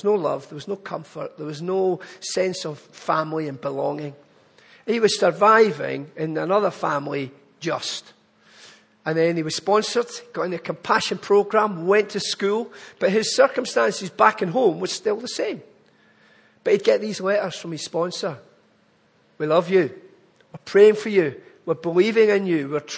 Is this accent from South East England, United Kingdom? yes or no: no; Glasgow, Scotland, United Kingdom; I'm not from Chichester. I'm not even from England. I am from Glasgow. I was born in Glasgow, brought up in Glasgow. The accent, believe it or not, has changed a lot, but maybe not to your ear, but if I go home, I sound quite posh.